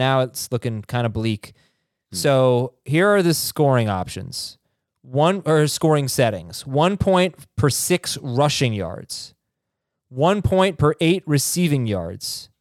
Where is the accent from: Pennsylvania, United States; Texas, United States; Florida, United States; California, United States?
Florida, United States; also born or lived in New York; I was born in New York. I grew up in South Florida.